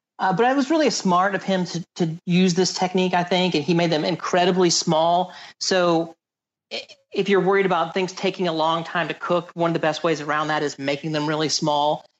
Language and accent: English; the South, United States; For me as a Southerner, when I make cornbread, you can eat it as small little biscuits to accompany things